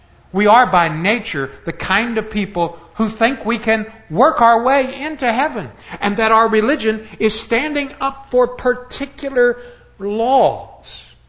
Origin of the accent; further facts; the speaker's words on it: Alabama, United States; Now, we're from Alabama. We want pork. We're Christians.